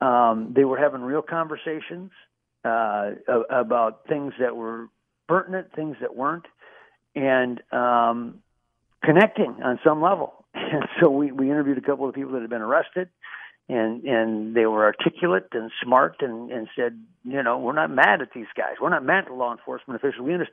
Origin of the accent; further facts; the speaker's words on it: Minnesota, United States; you should be incredibly proud as a Minnesotan to see how they have handled this